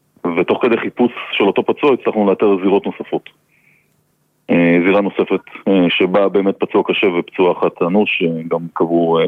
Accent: Holon, Tel Aviv District, Israel; אני חולוני מהשכונה הזאת, בגלל זה אני יודע

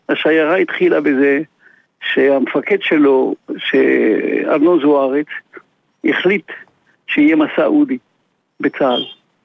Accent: Morocco; moved away as an adult; now in Israel; אני עליתי ממרוקו בגיל 18 בתנועת עוטף

